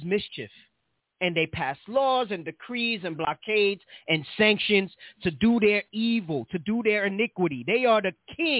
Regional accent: United States; born there; I am grateful that I was born in America, right? And I'm an American citizen.

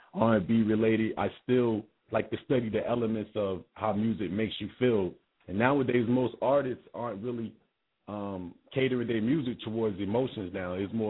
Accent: North Carolina, United States; also born or lived in Brooklyn, New York; Brooklyn, the Brownsville section of Brooklyn. Shout out to Brownsville. But I was raised in North Carolina, so got that little thing going on.

